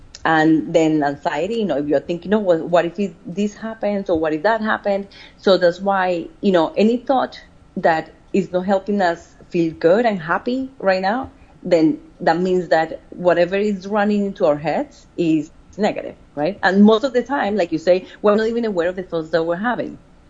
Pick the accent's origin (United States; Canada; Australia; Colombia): Colombia; moved away as an adult; I'm from Colombia, right? I grew up in Colombia. I came here when I was 18.